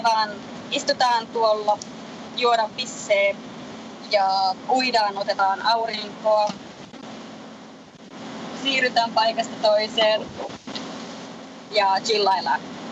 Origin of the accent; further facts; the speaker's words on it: Lapland, Finland; No siis mä olen lappilainen lähtöjä